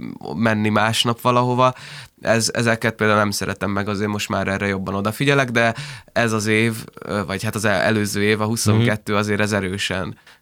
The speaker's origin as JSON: {"language": "Hungarian", "region": "Budapest", "country": "Hungary", "tie": "born or raised there", "said": "meg ott nőttem fel, de ez a távoli jövőkép egyébként nagyon beszeretnék költözni a városba, mert most is ott lakom amúgy."}